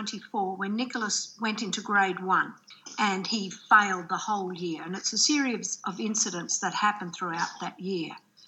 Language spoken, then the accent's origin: English; Australia; And Captain Cook was the last of the great explorers, and we're Australian.